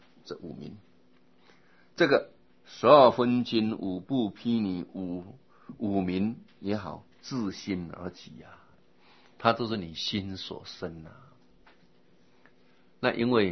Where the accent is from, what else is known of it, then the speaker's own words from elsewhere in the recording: China; 他不是我们中国人啊，他被人家啊来到我们中国边境啊